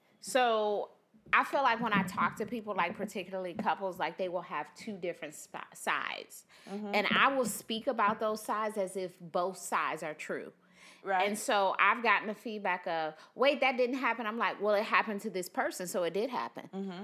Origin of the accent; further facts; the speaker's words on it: Detroit, Michigan, United States; now in Charlotte, United States; So I'm from Detroit, and in Detroit we have these things called like Coney Island.